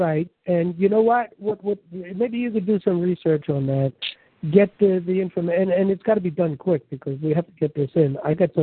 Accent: New York City, New York, United States; believe me, I come from New York City.

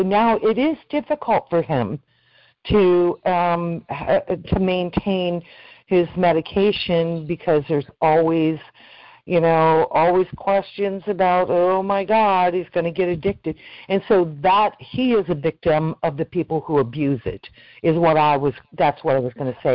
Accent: Duet, Florida, United States; I'm doing good. I'm from Duet, Florida. You ever heard of it?

